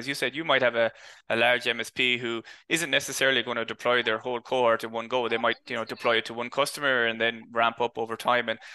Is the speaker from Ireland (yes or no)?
yes; Ireland; I think, I don't know, is it being Irish or culture or whatever, but I like picking up the phone.